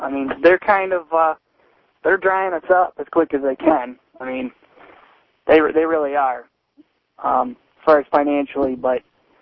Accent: United States; Yes, I just wanted to say I'm an American terrified of my own government.

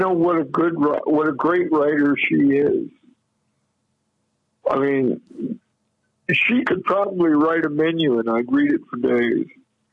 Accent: Indiana, United States; Since I'm from Indiana, that's an obvious reason right there.

